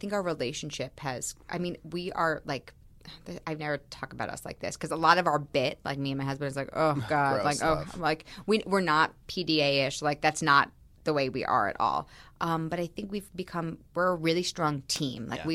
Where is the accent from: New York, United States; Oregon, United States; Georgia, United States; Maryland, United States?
New York, United States; Manhattan; I grew up in Manhattan and I went to the High School of Performing Arts.